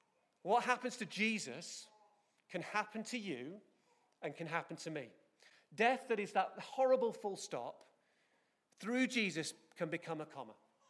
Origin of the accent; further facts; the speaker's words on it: England, United Kingdom; Josh is English. I am English.